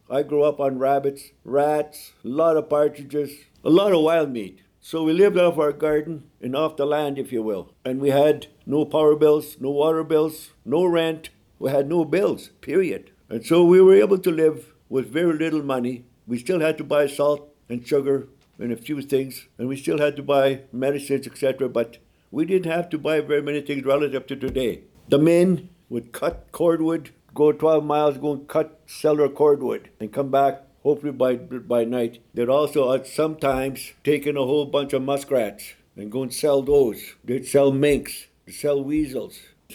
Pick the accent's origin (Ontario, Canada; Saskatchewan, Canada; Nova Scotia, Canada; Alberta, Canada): Saskatchewan, Canada; Tokyo; first language Mi'kmaq; English is a second language; I grew up in Tokyo, Saskatchewan. Was a very vibrant community. When I grew up, was born and raised there, we had our own school, we had our own stores, we had our own church, we had our own community who spoke exclusively Mi'kmaq. None of us spoke English.